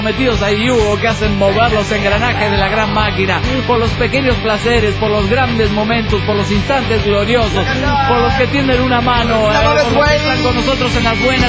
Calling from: Tibas, Costa Rica; Hola, soy … de Tibias, Costa Rica.

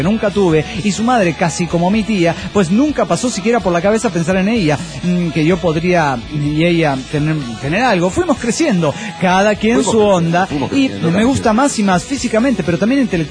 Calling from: Chihuahua, Mexico; de Chihuahua, México.

